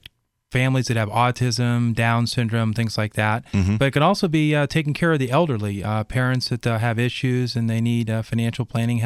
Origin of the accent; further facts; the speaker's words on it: East Coast, United States; also born or lived in California; I grew up, I was born in California, but I mainly grew up here on the East Coast.